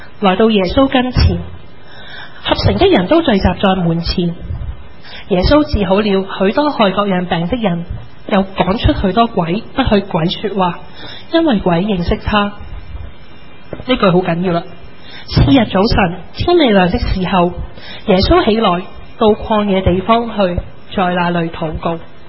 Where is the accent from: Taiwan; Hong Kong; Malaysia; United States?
Hong Kong; 当我们香港人做生意